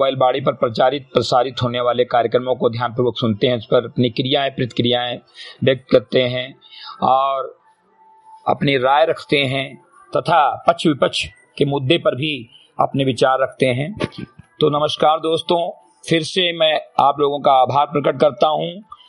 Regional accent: Bahraich, Uttar Pradesh, India; ग्राम सभा सिमरी घटेही, विकास खंड मेनपुरवा, जनपद बहराइच का मूल निवासी हूं

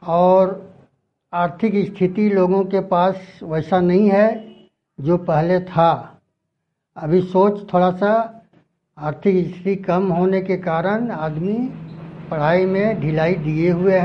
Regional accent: Mungo, Jharkhand, India; गांव मुंगो हुआ, पंचायत चपरी हुआ और जिला बोकारो का रहने वाला हूँ।

